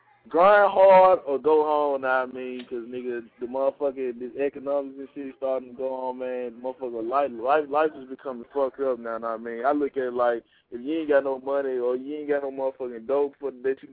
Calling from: Atlanta, Georgia, United States; Man, I'm calling from East Atlanta, K9, zone 65.

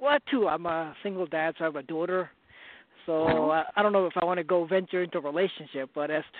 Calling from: Philadelphia, Pennsylvania, United States; Yeah, I'm calling from Philly.

